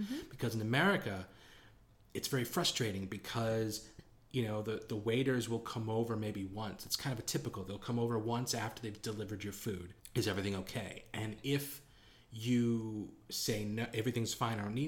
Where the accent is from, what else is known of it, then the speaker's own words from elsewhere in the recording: Boston, Massachusetts, United States; moved away; That's actually something we do in Boston. It's very mm-hmm. unique to my hometown. So that's not a new thing I picked up here.